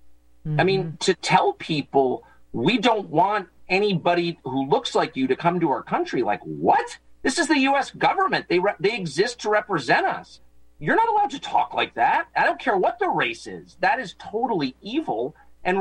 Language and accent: English; United States; And as a Christian, as an American, I just reject it.